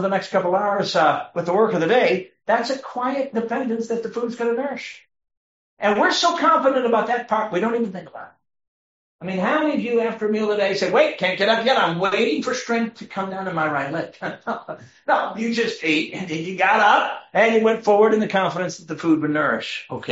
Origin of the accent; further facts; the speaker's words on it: Chicago, Illinois, United States; I grew up in Chicago. For me, this was totally foreign.